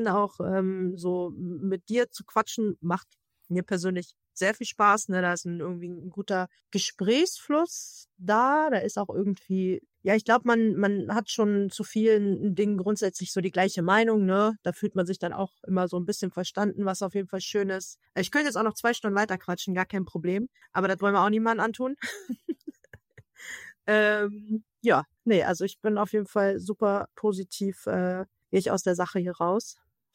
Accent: North Rhine-Westphalia, Germany; Also ich komme ja aus dem Ruhrpott.

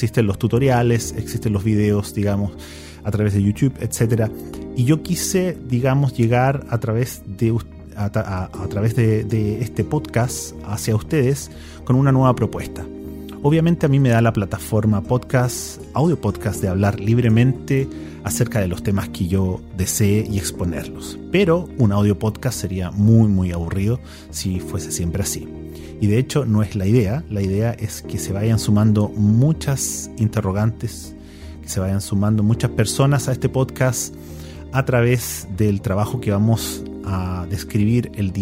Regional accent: Chile; moved away; como chileno que vive fuera

